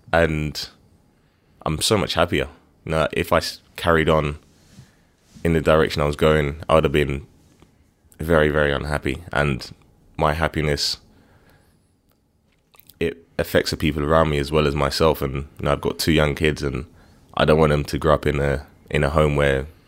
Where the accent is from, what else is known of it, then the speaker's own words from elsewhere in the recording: London, United Kingdom; growing up in London, being a part of an Olympic Games in your home city is just beyond anything, really.